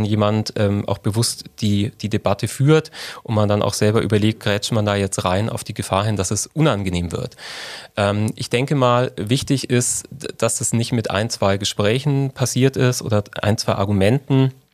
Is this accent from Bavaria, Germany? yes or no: yes; Bavaria, Germany; Als gebürtiger Allgäuer weiß man die Schätze der Berge sehr gern zu sehen